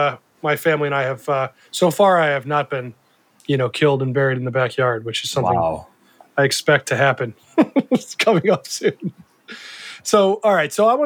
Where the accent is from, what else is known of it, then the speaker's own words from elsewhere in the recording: Cleveland, Ohio, United States; Hey, wait a second. I'm from Cleveland.